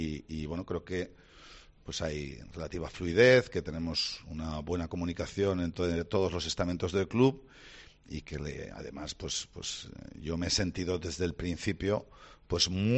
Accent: Bilbao, Basque Country, Spain; sabéis que soy un poquito de Bilbao

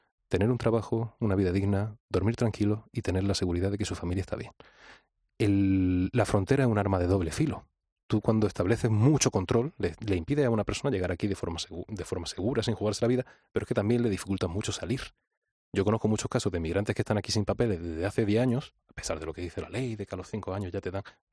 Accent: Andalusia, Spain; eran al sur de España, a Andalucía, mi tierra

